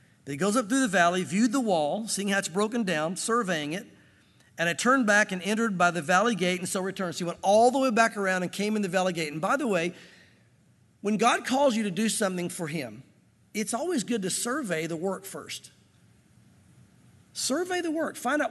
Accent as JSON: {"language": "English", "region": "the South", "country": "United States", "tie": "born or raised there", "said": "And growing up in the South, what I learned was, is there's a lot of churches every week telling you how to be saved"}